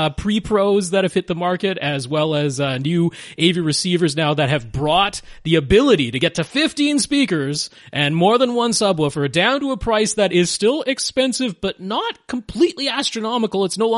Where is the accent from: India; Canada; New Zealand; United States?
Canada; And being a Canadian, Anthem's in a Canadian company.